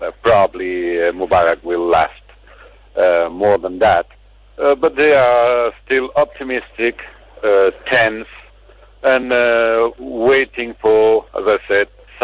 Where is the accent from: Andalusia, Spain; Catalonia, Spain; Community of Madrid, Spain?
Catalonia, Spain; Barcelona; English is a second language; I'm from Barcelona